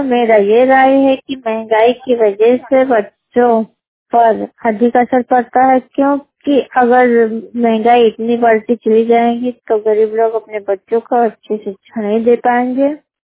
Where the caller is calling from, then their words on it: Hathigarh, India; मैं हाथीगढ़ से बात कर रही हूँ। मेरा जिला बलरामपुर है।